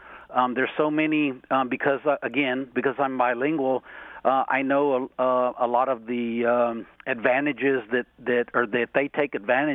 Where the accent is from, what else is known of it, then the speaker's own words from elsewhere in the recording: Houston, Texas, United States; born there; I was born in Houston, Texas, yes.